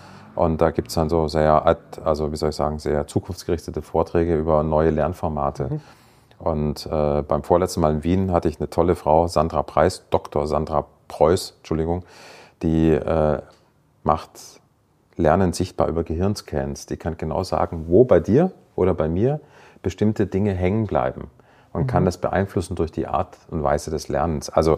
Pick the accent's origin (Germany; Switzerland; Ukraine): Germany; Baden-Württemberg; im Badischen, wo ich herkomme